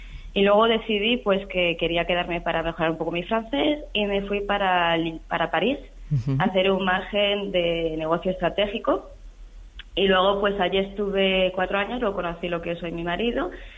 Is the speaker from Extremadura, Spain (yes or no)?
yes; Badajoz, Extremadura, Spain; born there; Pues nací en Badajoz, toda mi familia está allí, la familia de mi madre es de Badajoz, la familia de mi padre es de Ciudad Real. Pero bueno, sí, nací en Badajoz, mi abuela era matrona allí y bueno, he estado allí todos los veranos, tengo toda mi familia por allí